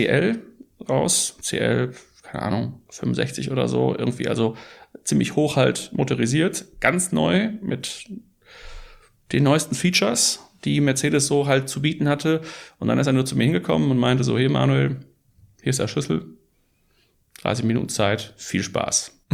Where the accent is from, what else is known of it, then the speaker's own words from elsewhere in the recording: North Rhine-Westphalia, Germany; Das ist eine sehr schwierige Frage, weil ich bin Holländer und Schweizer und bin aber im Ruhrgebiet aufgewachsen.